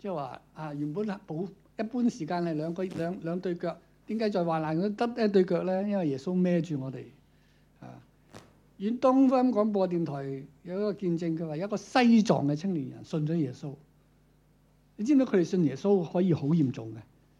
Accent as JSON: {"language": "Chinese", "country": "China", "said": "我們中國人呢講一句古老的說話叫做患難見真情"}